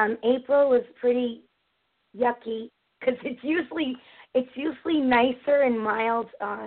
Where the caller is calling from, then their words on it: Connecticut, United States; Connecticut.